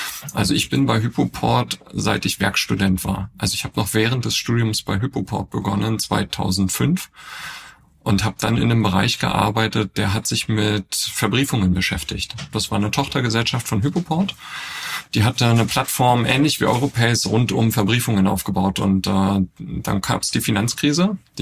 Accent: Berlin, Germany; born there; lebe gerade in Berlin. Ich bin tatsächlich auch gebürtiger Berliner, Jahrgang 1980. Demnächst komme ich auf die schöne 44 zu.

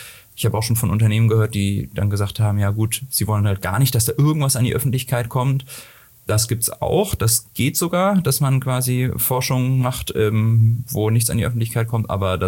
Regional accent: Hamburg, Germany; moved away as an adult; Eigentlich komme ich aus Hamburg bin dann zum Studium hierher gekommen

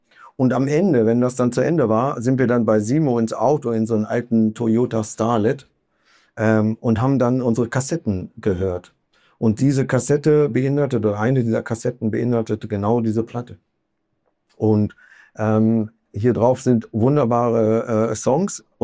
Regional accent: Hameln, Lower Saxony, Germany; aus der Zeit aus Hameln, wo ich groß geworden bin.

